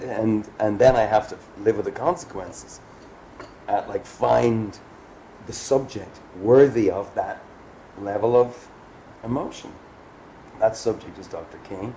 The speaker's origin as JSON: {"language": "English", "country": "Ireland", "said": "I mean, look, I'm a grown-up. I'm an Irish male."}